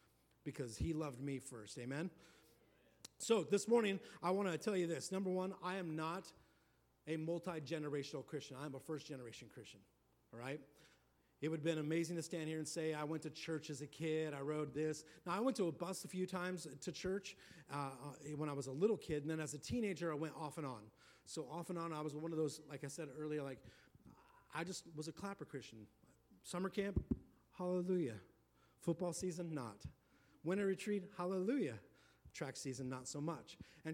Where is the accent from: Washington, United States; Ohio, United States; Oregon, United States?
Washington, United States; also born or lived in Montana; now in Springfield, United States; I'm from Washington State originally. Grew up there and then lived in Montana for 11 years and now live in Springfield, Missouri